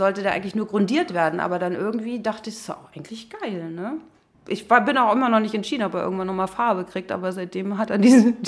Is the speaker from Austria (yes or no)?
no; Berlin, Germany; in Berlin in der Schrebergartensiedlung, da wo ich aufgewachsen bin